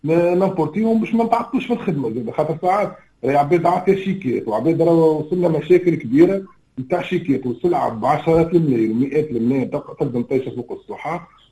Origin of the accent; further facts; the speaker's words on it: Tunisia; واحنا لافونتاج اللي عندنا في تونس اللي عندنا ليكليرمون باهي، عندنا 300 نهار في العام